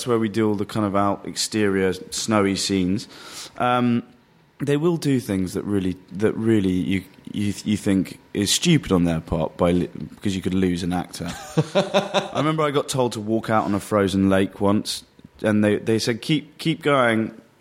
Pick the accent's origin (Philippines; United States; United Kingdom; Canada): United Kingdom; London; also born or lived in Worcestershire; I grew up in London for 11 years, and then a place called Worcestershire